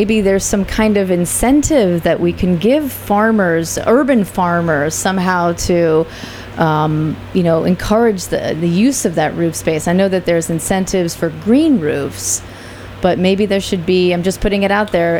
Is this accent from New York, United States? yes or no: yes; New York, United States; I grew up in New York as well, and all the waterfront was just empty warehouses